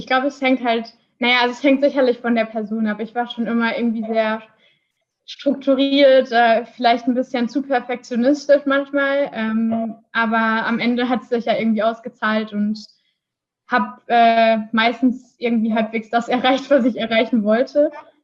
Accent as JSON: {"language": "German", "town": "Iserlohn", "region": "North Rhine-Westphalia", "country": "Germany", "said": "jetzt komme ich aus der Region, die nah an der Fernuni Hagen liegt, quasi die Nachbarstadt Iserlohn."}